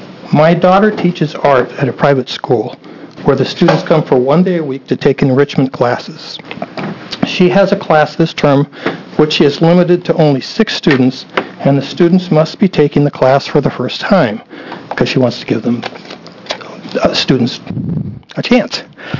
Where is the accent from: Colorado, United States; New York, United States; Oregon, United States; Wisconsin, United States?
Oregon, United States; Portland; I'm from Portland.